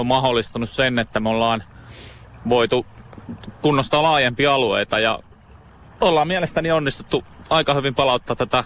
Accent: Helsinki, Uusimaa, Finland; now in Vantaa, Finland; asun tuossa Vantaalla. Ikä on kertynyt semmoinen reilu 36 vuotta ja oon syntyisin tästä Malmilta ja viettänyt lapsuuteni tässä puron varrella

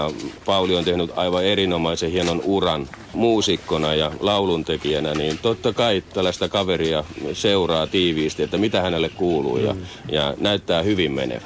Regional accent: Alavus, South Ostrobothnia, Finland; moved away; Itse olen lähtöisin Etelä-Pohjanmaalta Alavudelta ja aikanaan töiden perässä ja varusmiespalvelukseen tänne paikkakunnalle tullut. Ja kyllä tänne on kotiutunut pieneen kylään.

